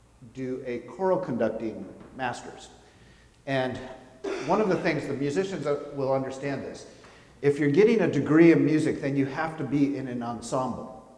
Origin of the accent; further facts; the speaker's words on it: California, United States; So I grew up in Northern California, as many of you know, and went to school at Westmont College in Santa Barbara